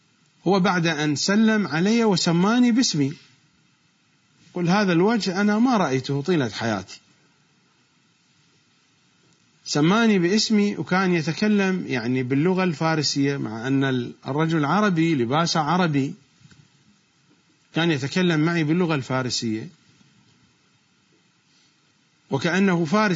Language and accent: Arabic; Iraq; accent: Iraqi; ما نسميه نحن بلهجتنا العراقية روبة